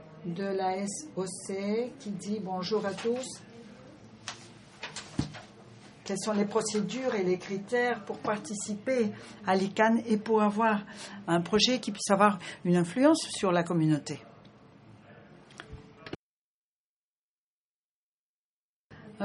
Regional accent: Nigeria; je viens du Nigeria.

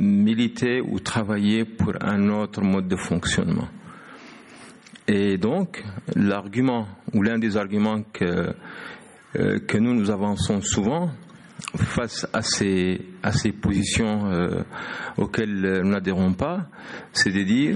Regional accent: Mauritania; je viens de la Mauritanie.

